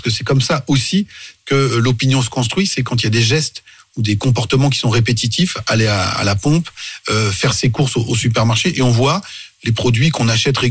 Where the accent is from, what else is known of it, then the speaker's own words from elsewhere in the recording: France; Il y a un phénomène de ralliement légitimiste au président en exercice chez nous en France.